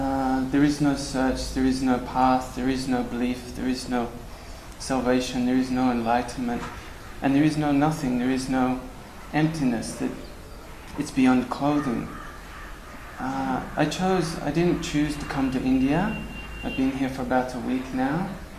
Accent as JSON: {"language": "English", "country": "Australia", "said": "I'm from Australia."}